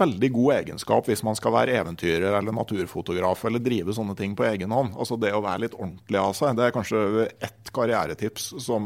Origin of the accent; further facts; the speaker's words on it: Gausdal, Innlandet, Norway; som der jeg vokste opp i Gausdal, så var man ganske tidlig stor nok til å kjøre traktor hvis man kom fra gård.